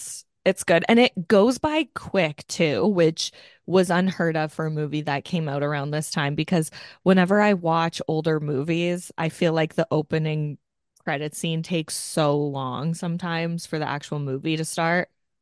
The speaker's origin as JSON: {"language": "English", "town": "Hamilton", "region": "Ontario", "country": "Canada", "tie": "born or raised there", "said": "Yeah, it's a lot of it was filmed in Hamilton, which is my hometown."}